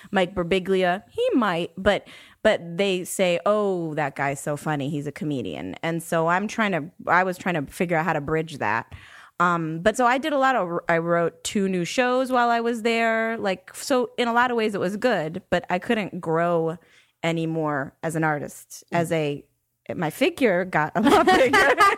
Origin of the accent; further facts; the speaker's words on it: India; And I love Jewish men, I'm Indian, but I really like Jewish